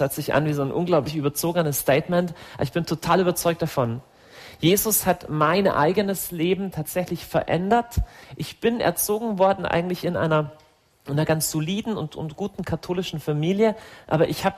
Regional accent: Augsburg, Bavaria, Germany; ich komme aus Augsburg.

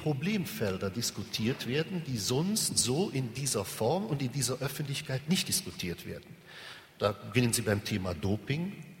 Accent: Rhineland, Germany; accent: Rhineland; Sie hören, ich bin Rheinländer

